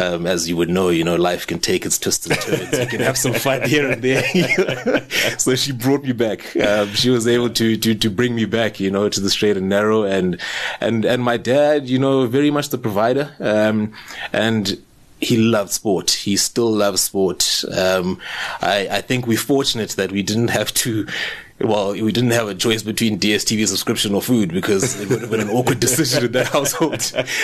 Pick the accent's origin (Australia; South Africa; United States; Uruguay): South Africa; King William's Town, Eastern Cape; I was born and raised in the Eastern Cape in a small town called King Williamstown, which is what is formerly known as the Siskei in the Eastern Cape.